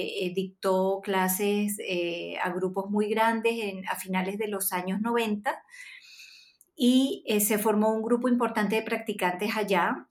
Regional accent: Venezuela; now in Santiago, Chile; me tocó vivir fuera de mi país desde que era una niña y pasé muchos años en Venezuela

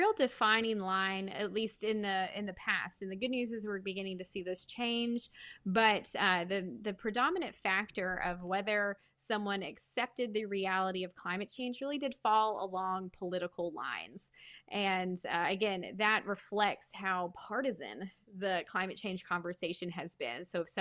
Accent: Tennessee, United States; I grew up in East Tennessee.

